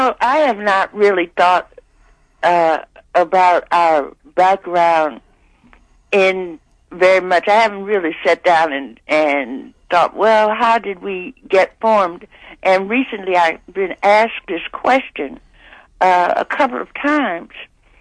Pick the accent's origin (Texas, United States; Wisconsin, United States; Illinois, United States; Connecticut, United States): Illinois, United States; Chicago; Now, just as an aside, we grew up in Chicago.